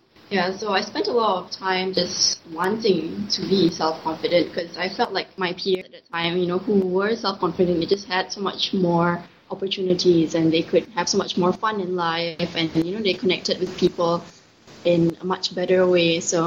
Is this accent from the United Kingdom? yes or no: no; Malaysia